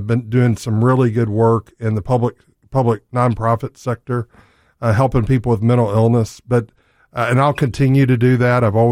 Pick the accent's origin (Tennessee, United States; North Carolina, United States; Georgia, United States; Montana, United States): Tennessee, United States; Memphis; now in Germantown, United States; I'm from Memphis, living Germantown. This is my community.